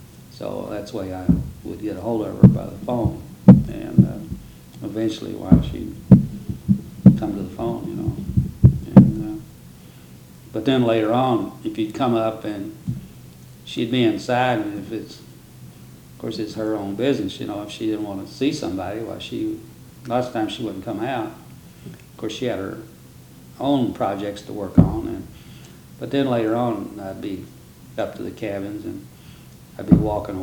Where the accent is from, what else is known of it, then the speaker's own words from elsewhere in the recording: Pineville, Kentucky, United States; born there; also born or lived in North Carolina / Louisville; Well, I was born in Pineville, Kentucky, and then I went to a prep school in North Carolina, Presbyterian boys school. And then I came back to Louisville